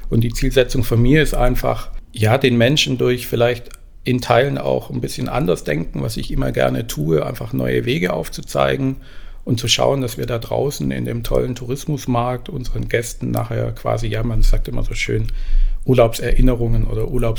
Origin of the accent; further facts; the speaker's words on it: Esslingen, Baden-Württemberg, Germany; also born or lived in Tübingen; Ich bin geboren in Tübingen und aufgewachsen in Esslingen, also eher im Schwabenländle.